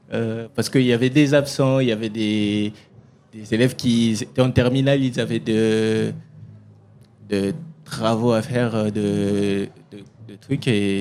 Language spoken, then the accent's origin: French; Périgueux, Nouvelle-Aquitaine, France; Je viens de Périgueux.